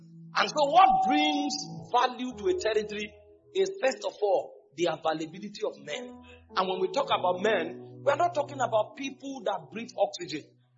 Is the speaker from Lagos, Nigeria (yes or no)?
no; Benue, Nigeria; It came from Ekiti. I came from Benue.